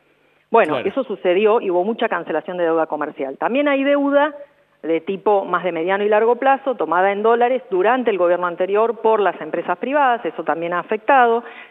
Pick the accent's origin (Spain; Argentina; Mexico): Argentina; que somos los propios argentinos y argentinas ahorrando en dólares.